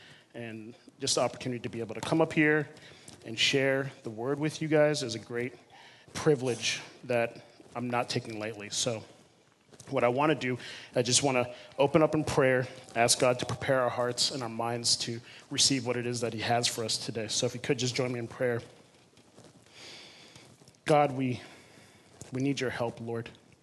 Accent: Miami, Florida, United States; moved away as an adult; now in Missouri, United States; I'm born and raised in Miami. And you might be wondering, what is it that I'm doing here in Missouri? Why did I leave? I've been here for about 2 years.

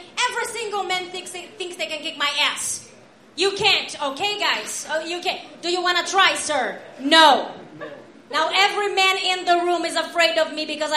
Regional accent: Brazil; English is a second language; moved away; I'm from Brazil, and I've been here for 4 years, and I've been training with an accent coach.

